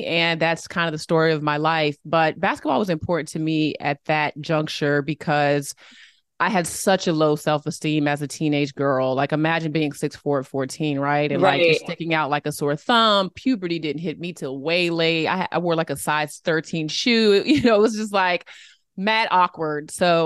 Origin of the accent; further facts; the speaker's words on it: Boston, Massachusetts, United States; born there; I was born in Boston. My parents were obsessed with Harvard.